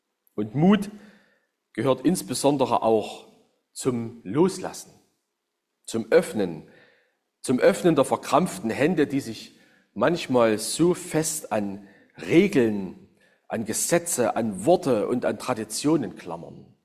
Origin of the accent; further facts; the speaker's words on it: Saxony, Germany; In meiner Heimat, dem Westerzgebirge, da gibt es unter den vor der Wende Geborenen einen Witz.